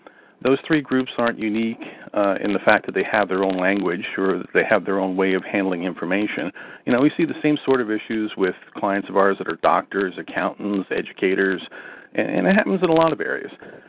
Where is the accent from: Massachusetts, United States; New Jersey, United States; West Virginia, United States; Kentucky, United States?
New Jersey, United States; I think the reason that people like my Sopranos routine so much wasn't really because I was from Jersey